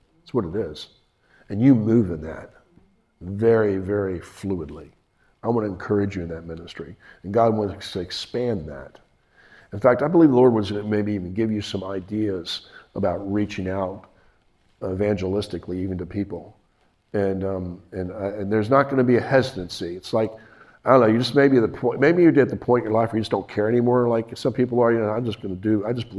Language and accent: English; United States; I said, look, I'm from America, and I'm over here for a competition.